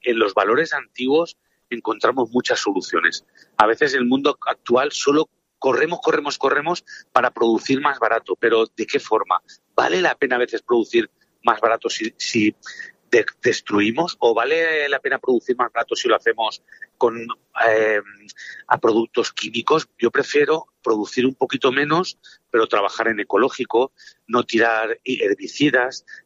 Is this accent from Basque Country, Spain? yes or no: no; Alicante, Valencian Community, Spain; Porque ten en cuenta que yo soy de Alicante